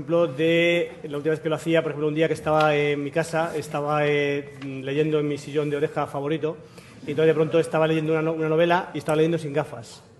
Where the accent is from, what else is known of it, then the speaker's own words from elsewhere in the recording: Spain; Sí, sí, soy español, no tengo más remedio.